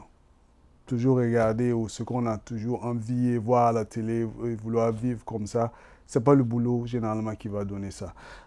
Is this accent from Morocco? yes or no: no; Burkina Faso; C'est un peu partout en Afrique, mais surtout là où j'ai grandi au Burkina Faso.